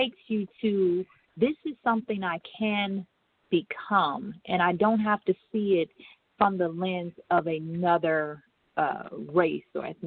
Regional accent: Michigan, United States; I was raised in Michigan, so I would sit in the corner where the heat came out of the vent on the floor.

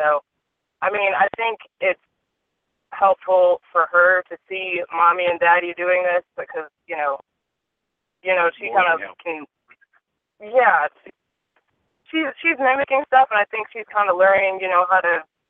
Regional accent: Columbus, Ohio, United States; Yes, I am from Columbus, Ohio, but it's also a national qualifier, so I wanted to do I wanted to do a show at home that was a national qualifier

